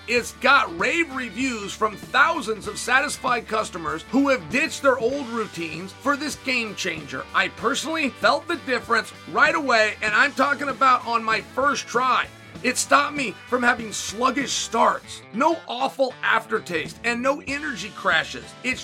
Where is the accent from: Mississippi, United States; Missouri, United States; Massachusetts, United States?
Massachusetts, United States; Lynn; But I'm from West Lynn.